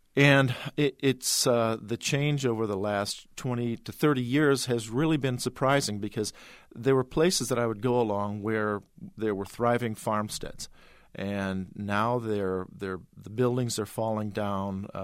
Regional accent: Chicago, Illinois, United States; born there; also born or lived in New York / Stamford, Connecticut / Milwaukee; I'm not a native Iowan. In fact, I was born in Chicago, Illinois, in Chicago itself, and I lived in New York. My father worked in Manhattan. I lived in Stamford, Connecticut, and also in Milwaukee.

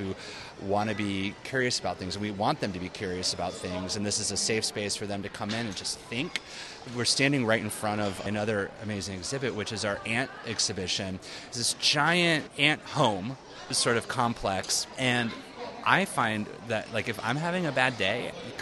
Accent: Florida, United States; You know, I'm from Florida. So I grew up in a rural environment that was so hot that you never went outside

